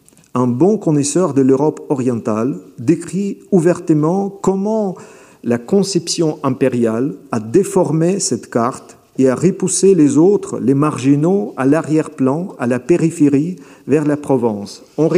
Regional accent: Kyiv, Kyiv City, Ukraine; de nombreux aspects de ma ville natale, de la ville où je suis né et vécu plus d'un demi-siècle.

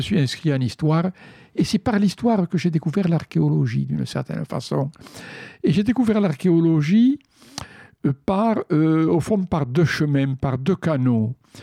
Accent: Carcassonne, Occitanie, France; born there; Bien, je suis né à Carcassonne, donc une veille de Noël d'avant-guerre.

